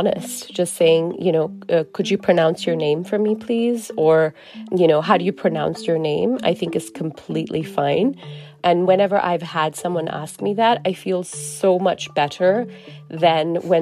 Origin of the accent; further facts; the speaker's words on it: Singapore; growing up in Singapore, where especially people who are Christian would often have dual names.